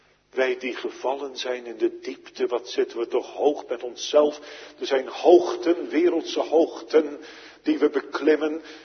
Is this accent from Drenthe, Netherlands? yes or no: no; The Hague, South Holland, Netherlands; Ik zat als kind in Den Haag-Zuid aan de Leiweg, Hoeksteenwijklaan